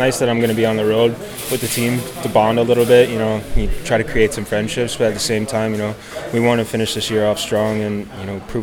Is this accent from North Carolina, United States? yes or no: yes; North Carolina, United States; Growing up, my entire family was a Red Wings fans. But since I'm from North Carolina, I think I'm more of a Canes fan.